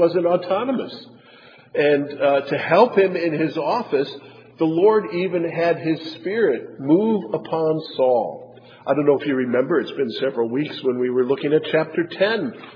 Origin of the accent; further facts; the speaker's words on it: Wisconsin, United States; I used to live in Minnesota for a while. I grew up in Wisconsin